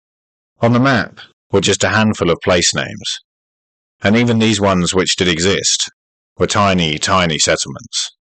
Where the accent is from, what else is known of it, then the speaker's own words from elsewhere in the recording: England, United Kingdom; I am, as you can probably guess by my accent, from England. My mum's side of the family, however, are Scottish.